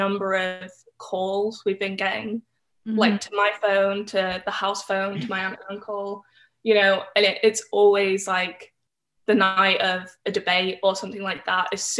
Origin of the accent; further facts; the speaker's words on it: England, United Kingdom; I was unable to vote, obviously because I'm English, and then she was 15 or something.